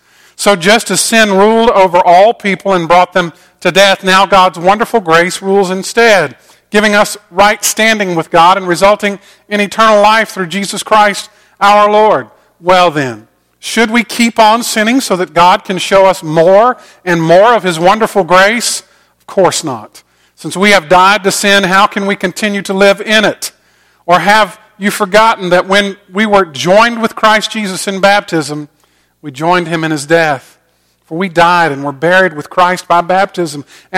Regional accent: Augusta, Georgia, United States; I grew up in Augusta, and we would go a few times a year all the way across the state.

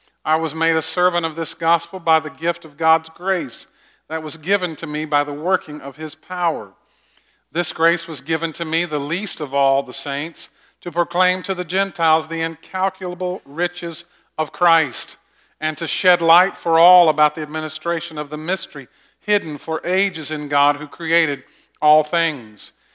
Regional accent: the South, United States; Now, I'm a Southerner, and to say sweet tea really should be redundant.

